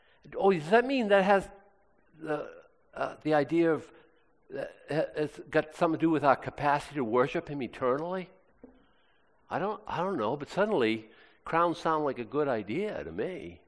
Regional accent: United States; I'm an American, okay?

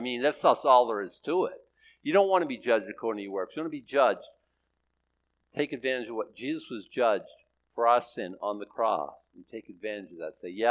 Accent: United States; born there; I wasn't born in deepest darkness. I was born right here in America.

